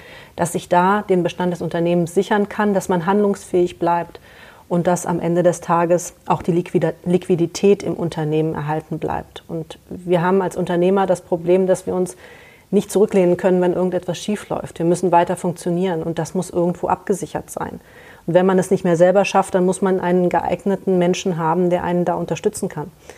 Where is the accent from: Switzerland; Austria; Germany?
Germany; Kassel, Hesse; Kassel ist meine Heimatstadt. Kassel ist meine Heimatstadt. Ich liebe den Herkules, den Bergpark, die Aue und hatte auch nie wirklich den Wunsch, hier wegzugehen